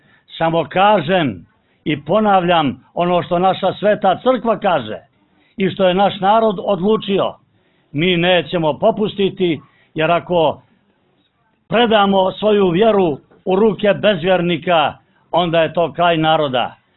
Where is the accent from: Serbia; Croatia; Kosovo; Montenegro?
Montenegro; Mi dolazimo iz Crne Gore i mi nikad nismo dijelili ovu granicu